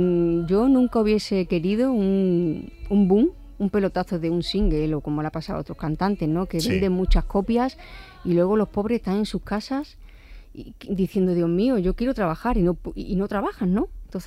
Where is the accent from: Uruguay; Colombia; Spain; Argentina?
Spain; Nerja, Andalusia; Porque de yo tenía 22 años, vivía en mi pueblo, en Nerja.